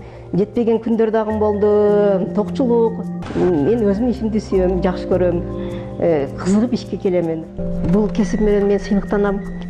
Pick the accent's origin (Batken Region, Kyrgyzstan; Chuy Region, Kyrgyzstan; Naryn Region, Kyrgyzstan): Batken Region, Kyrgyzstan; Batken; born or raised there